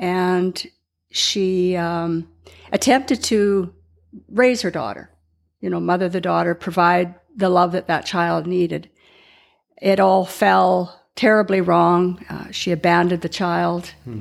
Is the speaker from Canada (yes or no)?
yes; Canada; I'm from Canada, and we live in a large city called Edmonton.